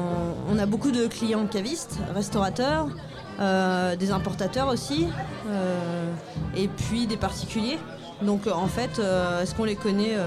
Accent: Plougastel-Daoulas, Brittany, France; Moi, je suis de Plouguestel, il n'y a pas de vigne, il n'y a pas de.

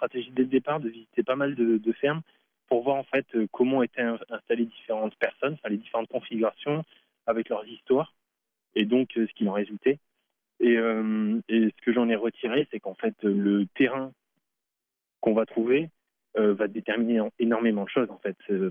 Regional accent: Sète, Occitanie, France; Moi, je suis originaire du Sud-Est de Sète, à côté de Montpellier.

